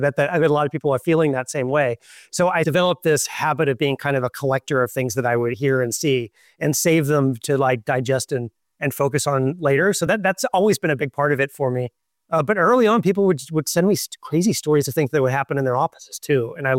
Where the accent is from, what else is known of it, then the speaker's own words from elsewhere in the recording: United States; different way than what I'd grown up with in the States.